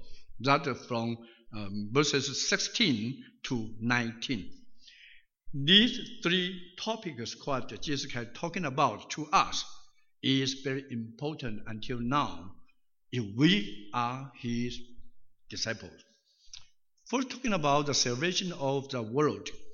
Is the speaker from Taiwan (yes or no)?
yes; Taiwan; I returned to Taiwan, my hometown, there to preach gospel.